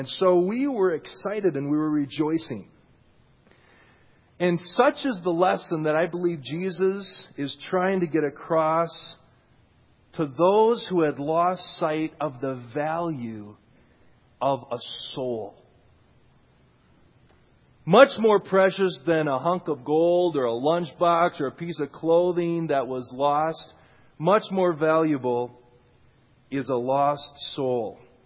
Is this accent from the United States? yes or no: yes; Minnesota, United States; And I come from Minnesota, so that's why there were those things there.